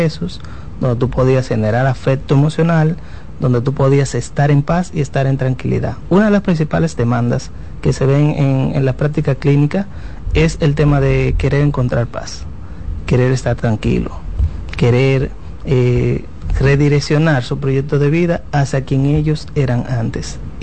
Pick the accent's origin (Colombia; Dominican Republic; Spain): Dominican Republic; como dominicanos que somos muy afectivos